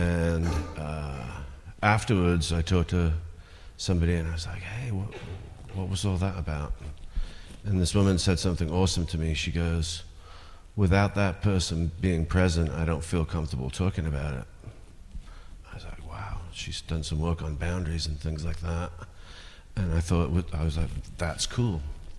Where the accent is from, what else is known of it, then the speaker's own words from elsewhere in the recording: England, United Kingdom; I was raised in England